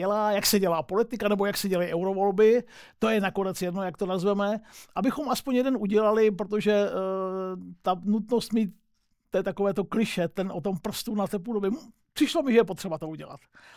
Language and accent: Czech; Jičín, Hradec Králové Region, Czechia; já jsem z Jičína.